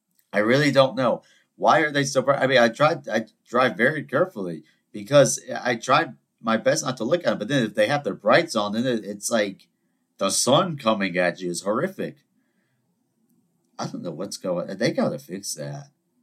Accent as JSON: {"language": "English", "town": "Charleston", "region": "South Carolina", "country": "United States", "said": "I'm half Greek, you know. It's my nature. I'm from Charleston, South Carolina, one of the most beautiful places in the world"}